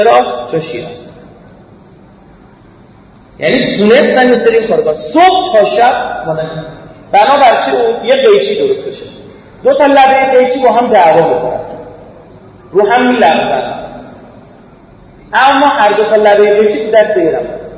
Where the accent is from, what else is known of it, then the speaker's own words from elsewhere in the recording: Iran; نه اینکه ما الان ایرانی هستیم بگم خوشمون بیاد